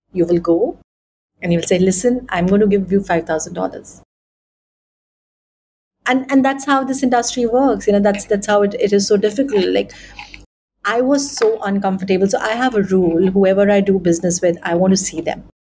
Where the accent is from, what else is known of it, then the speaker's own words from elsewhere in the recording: India; so I come from India, and India is considered to be a, you know, country of Kama Sutra